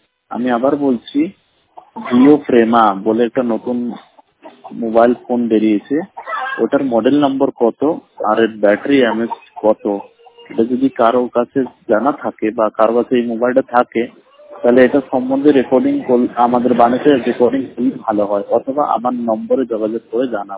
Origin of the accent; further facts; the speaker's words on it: Allahabad, Uttar Pradesh, India; আমার বাড়ি হলো এলাহাবাদ।